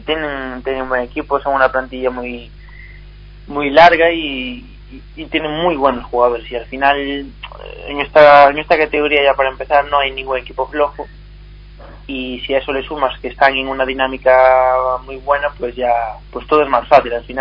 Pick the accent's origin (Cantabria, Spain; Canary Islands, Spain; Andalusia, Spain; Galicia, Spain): Galicia, Spain; Senlles; born there; Yo nací en un pueblo que se llama Senlles.